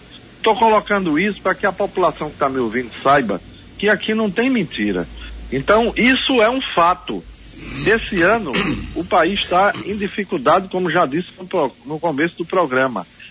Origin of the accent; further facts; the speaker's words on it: Limoeiro, Pernambuco, Brazil; lá na minha cidade de Limoeiro